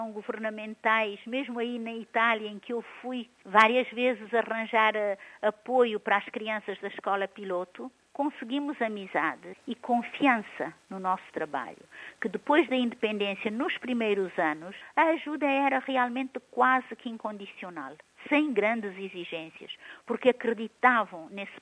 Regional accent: Tarrafal, Santiago, Cape Verde; Sou do Tarrafal. Quando eu fiz o ensino primário, no Tarrafal

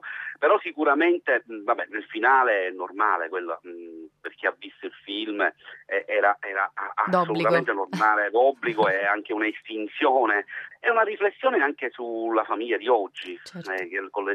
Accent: Palermo, Sicily, Italy; Io sono nato a Palermo, quindi ho vissuto un'infanzia felice e infelice

